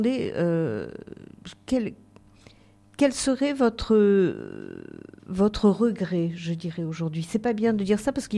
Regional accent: Marseille, Provence-Alpes-Côte d'Azur, France; Je suis marseillaise aussi.

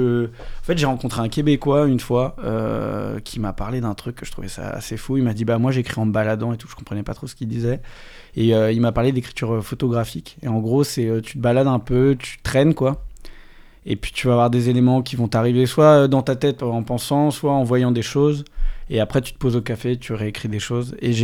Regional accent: Ville-d'Avray, Île-de-France, France; Moi j'ai grandi dans un quartier extrêmement favorisé dans la banlieue de Versailles, ça s'appelle Ville d'Avray, c'est dans le 92 entre Paris et Versailles. C'est assez boisé

